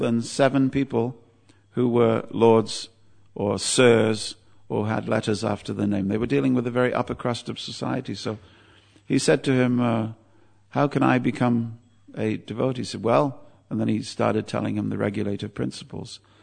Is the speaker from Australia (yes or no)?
no; South West England, United Kingdom; I'm from Cornwall, which is right, it's the Siberia of England, Maharaj. It's like so far away from civilization, you know.